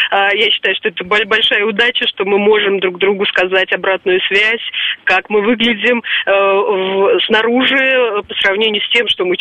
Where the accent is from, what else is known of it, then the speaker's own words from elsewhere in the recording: Moscow, Russia; я из Москвы.